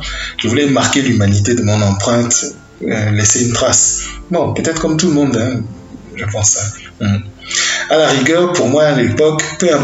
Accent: Lomé, Maritime, Togo; born there; also born or lived in France; Je suis né à Lomé en 1973 et en toute humilité, je suis le fruit réussi d'un papa togolais du Wawa et d'une maman française des Antilles.

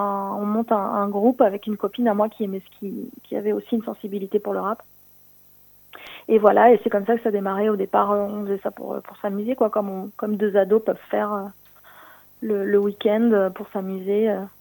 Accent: Brest, Brittany, France; now in Barcelona, Spain; Et puis par la suite, j'ai quitté ma ville, c'est-à-dire j'ai quitté Brest pour aller m'installer à Barcelone

